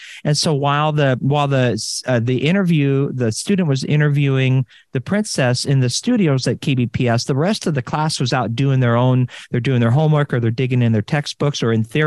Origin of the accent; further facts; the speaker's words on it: Portland, Oregon, United States; but as a Portlander, born and raised in the Rose City